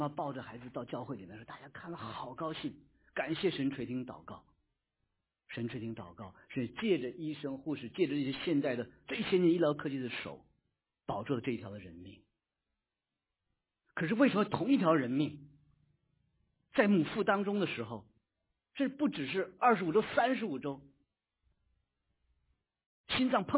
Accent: New York, United States; 纽约州，我来自纽约州

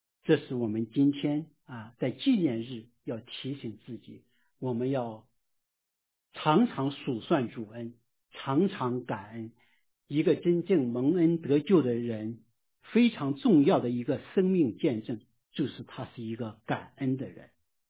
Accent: Yantai, Shandong, China; 我回顾了在我的家乡烟台

